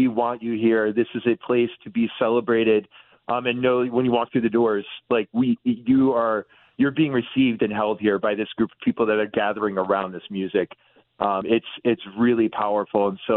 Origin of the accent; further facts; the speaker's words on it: New York, United States; I grew up in the Hudson Valley. I'm a longtime listener.